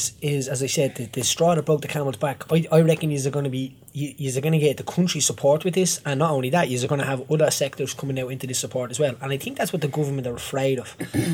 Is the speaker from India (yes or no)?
no; Ireland; we have the pound for pound best nurses in the world. I think as Irish citizens are compassionate in any way.